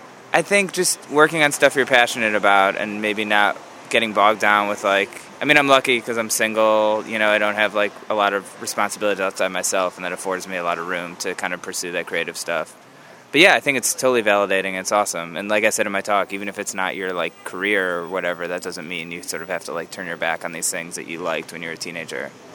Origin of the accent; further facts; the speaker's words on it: Cleveland, Ohio, United States; Well, I'm from Cleveland originally